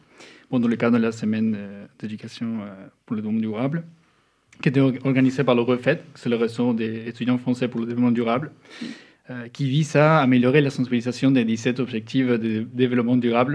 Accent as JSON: {"language": "French", "country": "Uruguay", "tie": "born or raised there", "said": "moi, j'ai grandi en Uruguay, ça m'a fait penser à quelque chose qui était fait dans mon pays"}